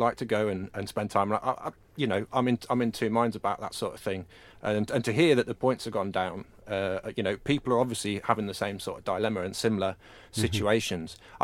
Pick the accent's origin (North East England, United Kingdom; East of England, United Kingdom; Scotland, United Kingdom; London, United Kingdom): North East England, United Kingdom; I'm a second-generation Geordie. My dad was born and bred in South Shields, grew up supporting Newcastle all his life.